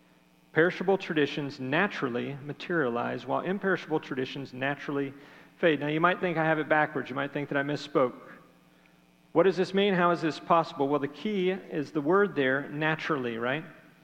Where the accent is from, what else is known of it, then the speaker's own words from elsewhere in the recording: Conroe, Texas, United States; whenever I had the ability to travel back to my hometown of Conroe, Texas on Christmas Eve